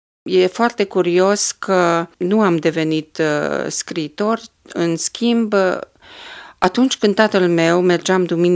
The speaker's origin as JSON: {"language": "Romanian", "town": "Câmpia Turzii", "region": "Cluj County", "country": "Romania", "tie": "born or raised there", "also_born_or_lived": "Turda", "said": "M-am născut la Câmpia Turzii, de fapt la Turda, dar am copilărit în Câmpia Turzii. Provin dintr-o familie de oameni credincioși, tata era ortodox, mama era greco-catolică."}